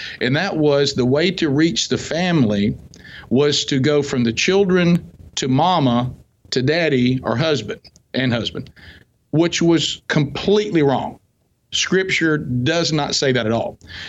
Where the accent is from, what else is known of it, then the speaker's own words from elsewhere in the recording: the South, United States; And you know, I grew up and kind of was immersed in what I call cultural Christianity. I'm from the South. So everybody goes to church